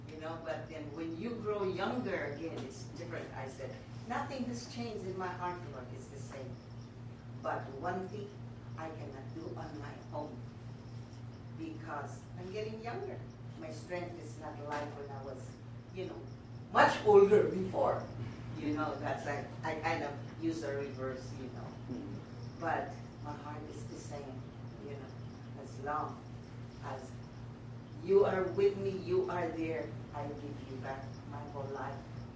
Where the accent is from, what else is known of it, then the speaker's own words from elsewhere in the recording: Philippines; born there; moved away as an adult; I was born in Philippines.